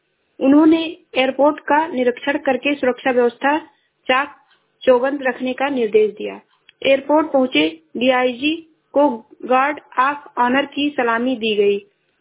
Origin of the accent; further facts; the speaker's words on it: Uttar Pradesh, India; मैं जिला श्रावस्ती से हूँ।